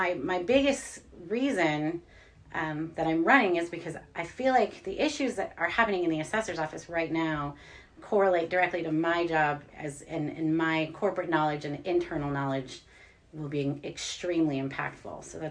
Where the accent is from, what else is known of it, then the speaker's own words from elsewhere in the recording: Idaho, United States; obviously, and I grew up in Bonner County. I grew up on Upper Pack River Road.